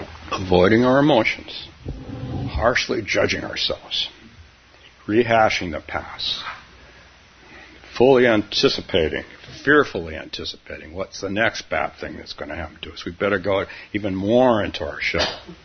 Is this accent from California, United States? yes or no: yes; Palo Alto, California, United States; Palo Alto, my hometown in California.